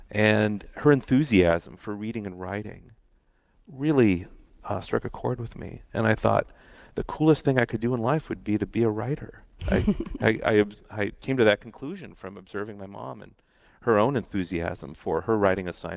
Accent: Midwest, United States; now in Hollywood, United States; I woke up every morning thinking about the Midwest and unlocking some of the puzzles that my upbringing created for me.

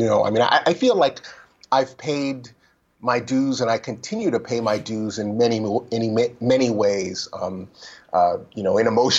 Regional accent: Berkeley, California, United States; moved away as an adult; now in New York, United States; in the 18 years that I was living growing up in Berkeley, California, I probably saw him maybe 10 times.

